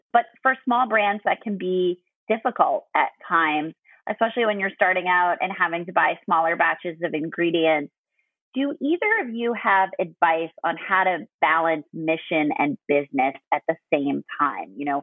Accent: New Orleans, Louisiana, United States; I grew up in New Orleans, which is a city that struggled with food accessibility for a long time now.

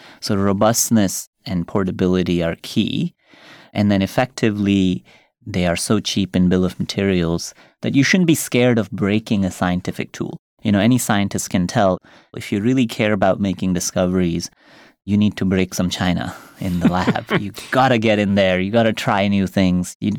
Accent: Rampur, Uttar Pradesh, India; born or raised there

